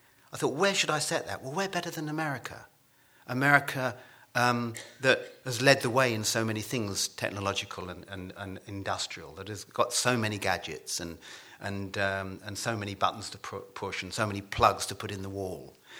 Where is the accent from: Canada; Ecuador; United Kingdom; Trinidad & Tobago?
United Kingdom; England; because I'm an Englishman and I'm going to talk about my opinions about the United States.